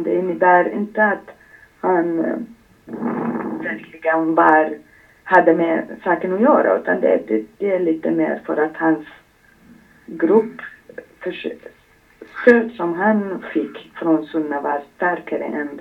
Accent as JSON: {"language": "Swedish", "country": "Iraq", "tie": "born or raised there", "said": "jag som barn i Irak på 79 av 10 år"}